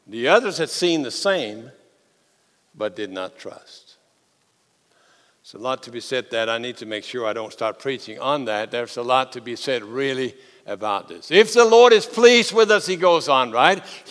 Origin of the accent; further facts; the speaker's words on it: Denmark; As Søren Kierkegaard, the philosopher from my home country, said